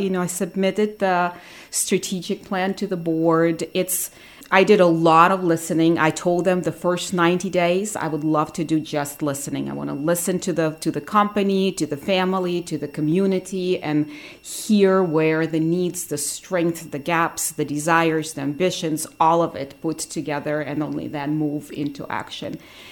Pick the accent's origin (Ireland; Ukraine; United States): Ukraine; moved away as an adult; Because I moved here from Ukraine 4 years ago. And in Ukraine, for the past 15 years of my life, I actually did run a nonprofit and did lots of different charity work.